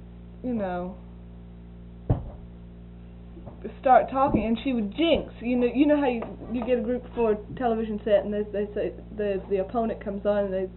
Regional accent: United States; And I don't push the fact that I'm American on anybody, and never did while I was over there.

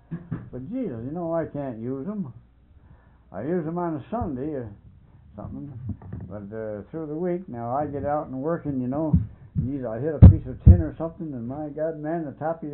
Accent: New York, United States; But you know, I'm from New York State, see?

